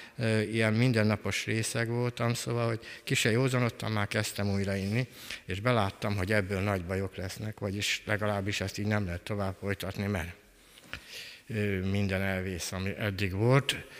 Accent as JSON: {"language": "Hungarian", "town": "Kecskemét", "region": "Bács-Kiskun", "country": "Hungary", "tie": "born there", "said": "1956-ban születtem Kecskeméten, átlagos életem volt"}